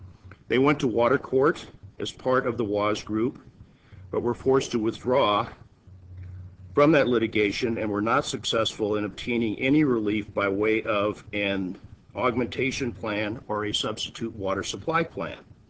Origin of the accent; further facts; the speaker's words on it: California, United States; I'm from California, I'm not from Colorado